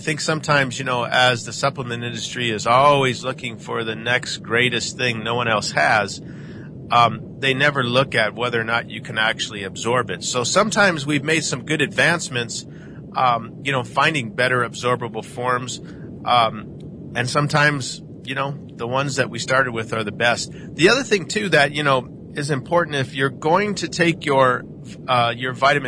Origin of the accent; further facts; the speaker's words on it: Midwest, United States; also born or lived in California; coming from California, I didn't like the cold weather out here, even though I grew up in the Midwest.